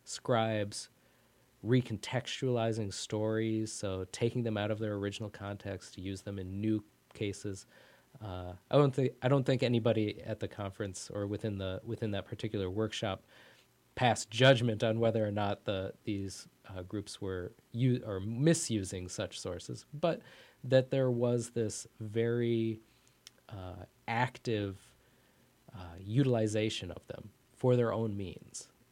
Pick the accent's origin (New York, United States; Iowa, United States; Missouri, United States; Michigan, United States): Iowa, United States; And I grew up in Iowa, so I go to Colorado where I visit where she grew up